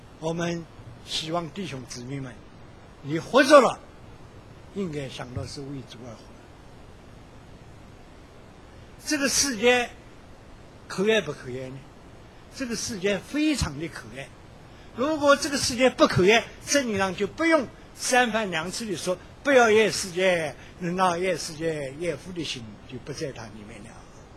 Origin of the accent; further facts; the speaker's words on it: China; 天父怜悯我们，我们中国人向来很重情义